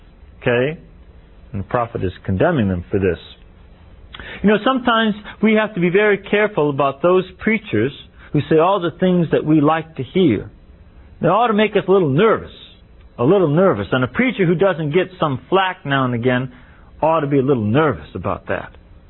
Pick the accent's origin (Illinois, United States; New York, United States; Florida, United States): Illinois, United States; Chicago; It's like some people I know when they drive in Chicago, my hometown.